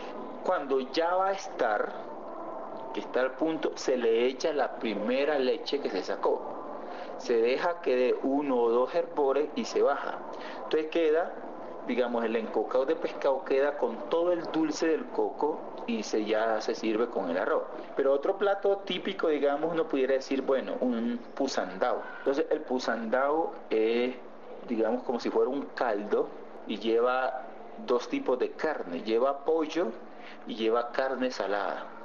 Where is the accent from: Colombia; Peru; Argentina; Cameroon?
Colombia; Pacific region; Y como yo vengo del Pacífico Sur, digamos, uno pudiera decir un encocao de pescado, ¿sí?